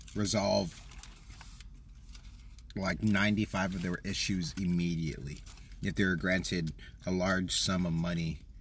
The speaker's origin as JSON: {"language": "English", "country": "United States", "said": "I'm definitely more American than anything. Like, I have Filipino culture. I grew up around Filipino culture."}